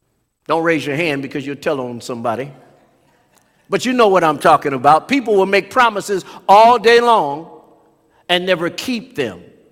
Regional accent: Oakland, California, United States; I grew up in Oakland, California, better known as Oaktown

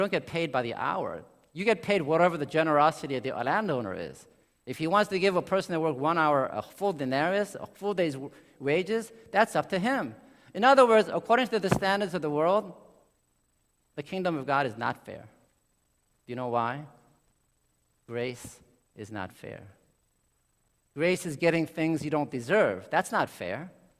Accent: United States; when I was growing up in America, I was a short, dark, squinty-eyed Asian person.

